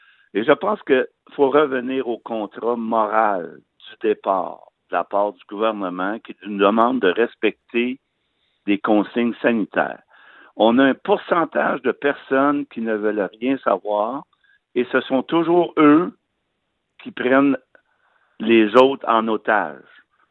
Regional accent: Quebec, Canada; C'est pas à cause qu'on est Québécois qu'on veut pas respecter ça.

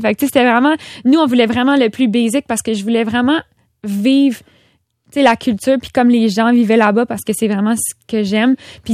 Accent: Quebec City, Quebec, Canada; je viens de Québec, fait que quand je suis revenue de Québec

